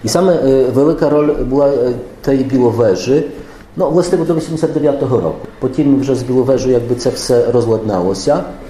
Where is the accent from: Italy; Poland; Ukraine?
Poland; Białystok, Podlaskie Voivodeship; Я з черги виховувався і виростав у Білостоці, так що практично нікого не знав.